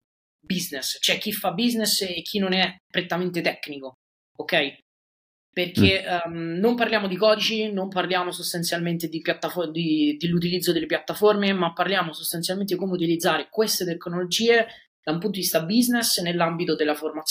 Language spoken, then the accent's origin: Italian; United States; io sono americano